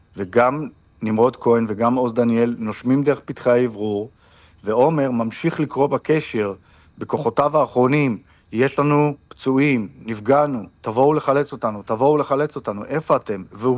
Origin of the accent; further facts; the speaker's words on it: United States; לנו יש גם רפרנס פוינט, כי אנחנו אמריקאים, ישראלים, אמריקאים, מחבקים אותנו